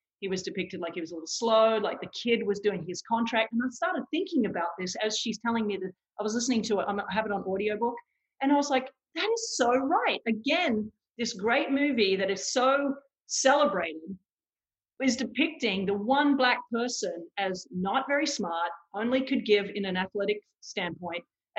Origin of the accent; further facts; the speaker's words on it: Australia; I mean, I've had the luxury of, like, you know, I grew up in Australia.